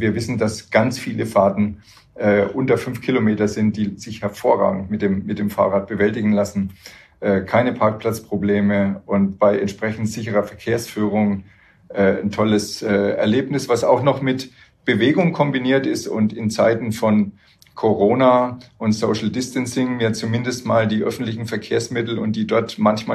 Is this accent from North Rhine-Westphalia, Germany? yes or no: no; Würzburg, Bavaria, Germany; ich komme aus Würzburg, da ist es hügelig